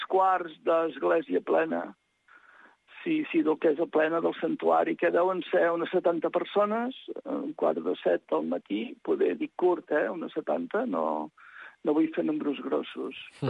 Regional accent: Canet de Mar, Catalonia, Spain; La gent que som de Canet, ui, se l'estimen molt.

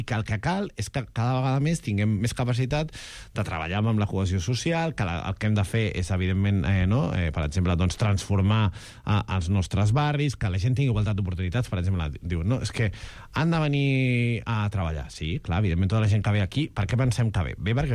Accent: Catalonia, Spain; el meu pare avui se sent i és català, no? I per tant, no, i jo sóc català

